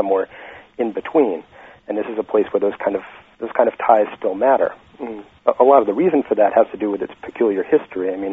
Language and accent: English; Maine, United States; Well, I grew up in a small town, actually in the interior of the state, in the foothills. It sort of border on New Hampshire and the province of Quebec. And it was a town of about 1,000 people